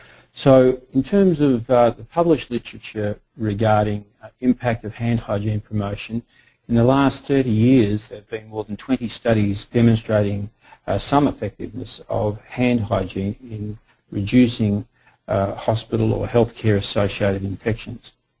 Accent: Melbourne, Victoria, Australia; So in Australia, in particular in my hometown of Melbourne, Victoria, we just got a grant

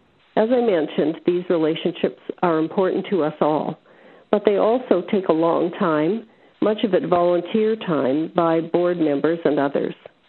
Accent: Saskatoon, Saskatchewan, Canada; You know that the 2012 conference will be held in my hometown, Saskatoon, followed by Ottawa in 2013 and Halifax in 2014.

